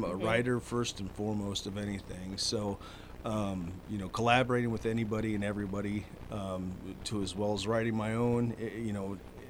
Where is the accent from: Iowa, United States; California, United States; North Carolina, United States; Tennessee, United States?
Iowa, United States; Mediapolis; I graduated from a little town in Mediapolis, Iowa.